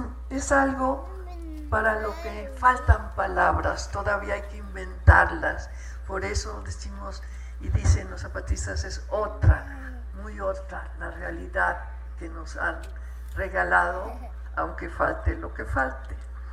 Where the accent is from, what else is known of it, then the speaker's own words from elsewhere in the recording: Mexico; Yo, como mexicana, en mi escuela oficial nunca me hablaron de estos pueblos mayas